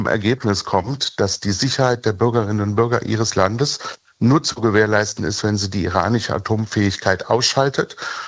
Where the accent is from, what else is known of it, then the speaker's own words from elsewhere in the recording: Germany; Ich bin als Deutscher